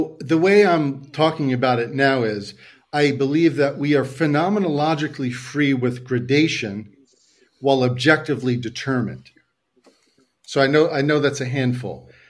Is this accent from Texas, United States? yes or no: no; New York, United States; But listen, I'm from New York, man.